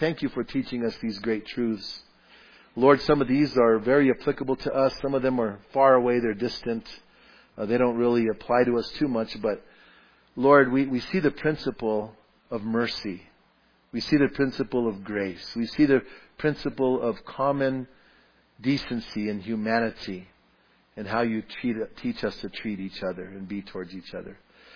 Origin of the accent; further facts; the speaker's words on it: Bernalillo, New Mexico, United States; I was on my way to my hometown. I was driving my old 55 Chevy pickup, and it was nighttime. And I was on my way from Albuquerque to Bernalillo on this old kind of two-lane highway, old Highway 85.